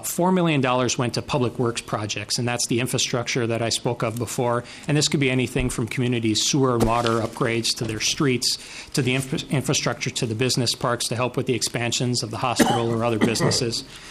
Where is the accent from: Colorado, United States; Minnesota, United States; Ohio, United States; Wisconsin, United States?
Minnesota, United States; Chisholm; lower left hand is probably my favorite view in northeastern Minnesota, and it's right down outside my hometown of Chisholm, and this is where Iron World is located.